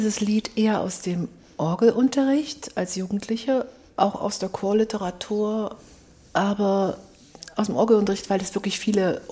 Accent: Colditz, Saxony, Germany; born there; Und ich bin in Kolditz geboren, einer Kleinstadt im Muldental.

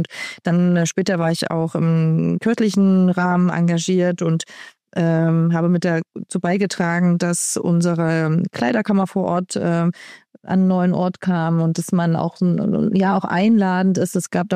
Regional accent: Leipzig, Saxony, Germany; Und dann komme ich ja aus Sachsen und Leipzig

